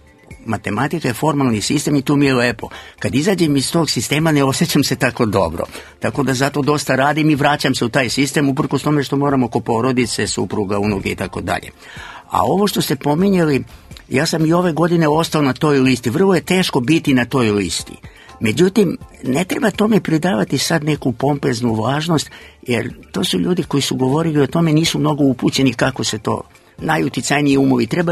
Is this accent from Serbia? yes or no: yes; Dobra Voda, Serbia; kad sam se školovao tamo gde sam rođen u Dobroj Vodi, kako sam završio školu